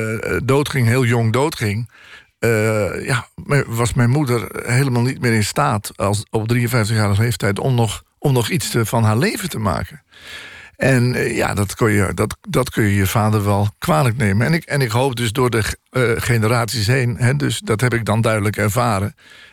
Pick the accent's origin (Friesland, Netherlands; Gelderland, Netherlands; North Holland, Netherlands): Friesland, Netherlands; also born or lived in Groningen; Ik ben in Groningen geboren, daar heb ik niets van meegemaakt, want ik was anderhalf toen we naar Friesland gingen, maar ik heb vloeiend Fries gesproken. En ik ben daar kind geweest, in dat Friese landschap, met boerderijen en vee en hooien